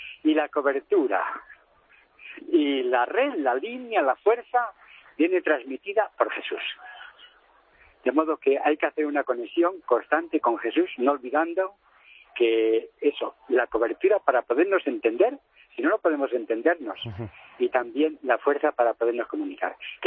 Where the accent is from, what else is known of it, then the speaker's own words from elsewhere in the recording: Ávila, Castile and León, Spain; Yo es que soy de Ávila, pero también es que, verdad, esta imagen solo se tiene en Ávila.